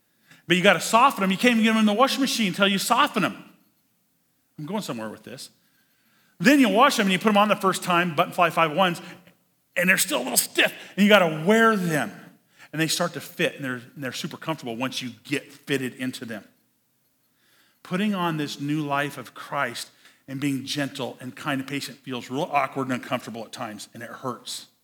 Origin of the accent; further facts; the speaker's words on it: Nebraska, United States; I grew up in Western Nebraska